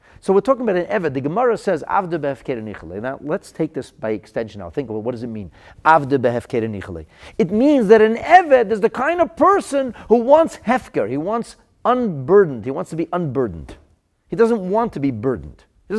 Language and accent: English; United States; You know, I'm a kid. I grew up in the United States.